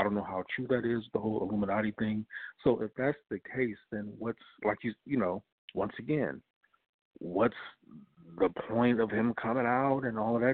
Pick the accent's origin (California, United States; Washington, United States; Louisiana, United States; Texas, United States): California, United States; San Francisco; However, growing up in San Francisco, I saw that a whole lot